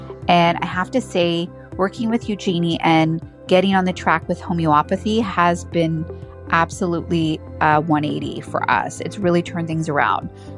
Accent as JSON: {"language": "English", "town": "Toronto", "region": "Ontario", "country": "Canada", "said": "I'm from Toronto, Ontario, Canada."}